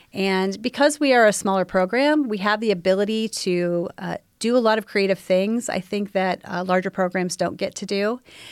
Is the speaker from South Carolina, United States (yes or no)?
no; Findlay, Ohio, United States; I have been a social worker for about 35 years at this point. I am from Findlay, Ohio